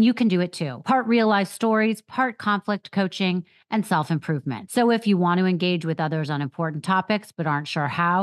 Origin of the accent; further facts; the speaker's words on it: New York City, New York, United States; listen, I'm from New York City.